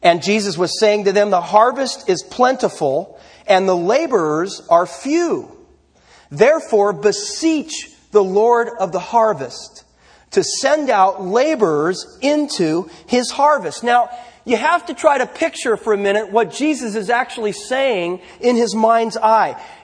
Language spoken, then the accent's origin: English; Los Altos, California, United States; Now, I grew up in Los Altos. I know all about this kind of thing.